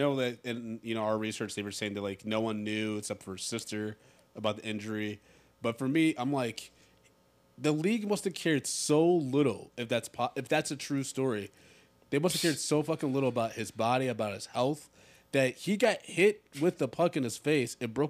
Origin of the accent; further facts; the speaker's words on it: Michigan, United States; Connecticut and Pennsylvania, those are the only places, and mind you, I grew up in Michigan.